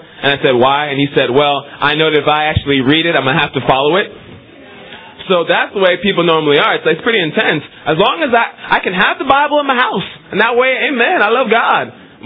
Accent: New York, United States; I'm a New Yorker, and the truth of it is, I'll never be a Boston fan.

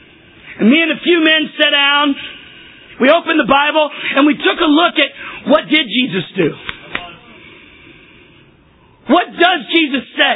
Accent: Texas, United States; now in New York City, United States; I grew up in Texas, but I moved to New York City to be an actor.

